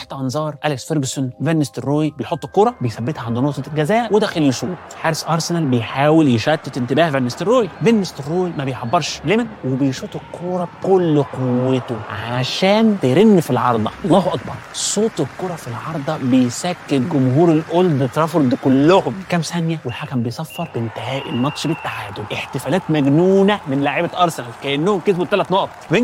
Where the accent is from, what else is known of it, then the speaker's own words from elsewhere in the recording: Mansoura, Dakahlia, Egypt; كان لسه نادي اجتماعي بتاع الحوار كده عندنا في المنصوره